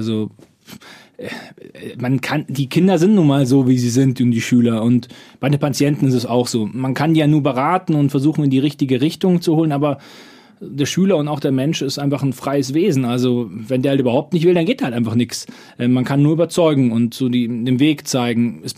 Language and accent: German; Munich, Bavaria, Germany; Ich komme aus München